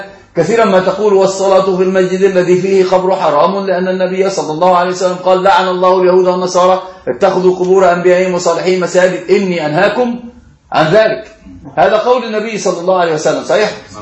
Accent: Alexandria, Alexandria Governorate, Egypt; وإحنا عندنا في اسكندرية

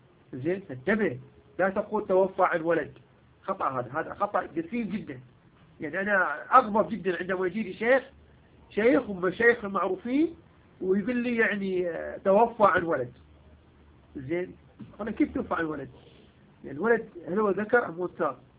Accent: Iraq; جايب وياي مثلا من بلدي العراق

